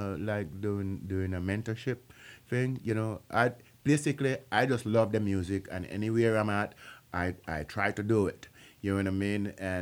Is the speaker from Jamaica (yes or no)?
yes; Jamaica; now in Seattle, United States; I came from Jamaica with what I got